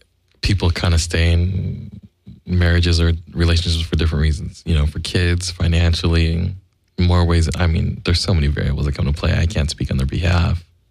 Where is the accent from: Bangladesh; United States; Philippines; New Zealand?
Philippines; I'm a Filipino guy.